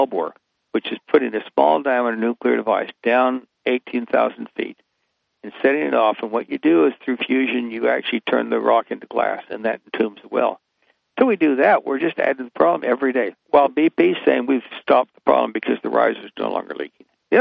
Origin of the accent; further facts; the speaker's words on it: Utah, United States; when I was growing up in Utah, when I was in grade school